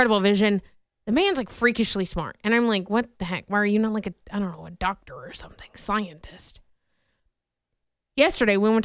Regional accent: Vinton, Iowa, United States; Like, I grew up in Vinton, right? And we would come to Cedar Rapids

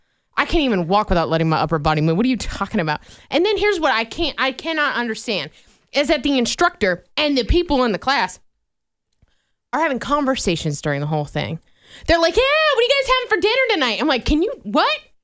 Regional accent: Vinton, Iowa, United States; So I stayed the night in my hometown last night of Vinton.

